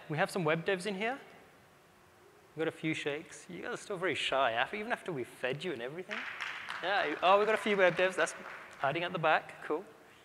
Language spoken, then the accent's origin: English; United Kingdom; I'm British, so T for two kind of works quite nicely.